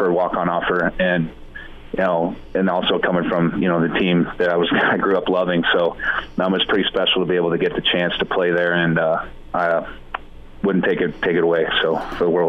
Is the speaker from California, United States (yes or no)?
no; Elkhorn, Nebraska, United States; also born or lived in Omaha; I was born in Omaha, moved out to Elkhorn when I was six, but we've been going to games since I was a kid, and it was a family event for us.